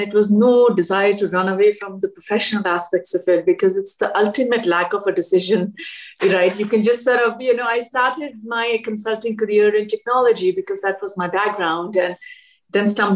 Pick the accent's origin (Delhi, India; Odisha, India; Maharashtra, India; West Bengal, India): Delhi, India; I grew up in Delhi and it was in the mid 80s